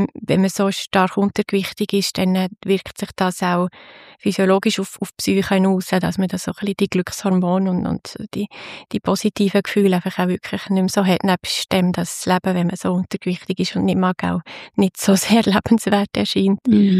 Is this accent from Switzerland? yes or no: yes; Basel, Basel-Stadt, Switzerland; Ich bin in Basel aufgewachsen, zusammen mit der jüngeren Schwester, 2 Jahre jüngeren Schwester. Wir sind dort in eine EMK-Gemeinde gegangen.